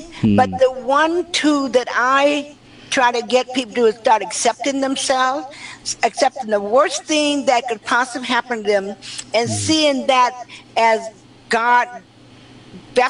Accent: the South, United States; You know, I grew up in the South in African American, you know, dark complexion, light complexion people

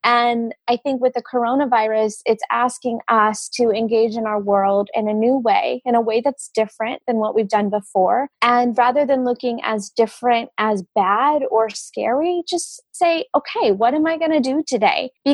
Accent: Midwest, United States; I think passion for perseverance comes from growing up in the Midwest. I think people in the Midwest understand that you get great results by working hard.

